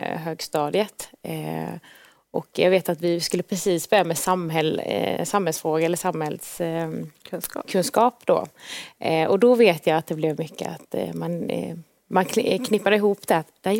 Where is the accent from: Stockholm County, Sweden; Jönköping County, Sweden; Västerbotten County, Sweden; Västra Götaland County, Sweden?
Jönköping County, Sweden; Värnamo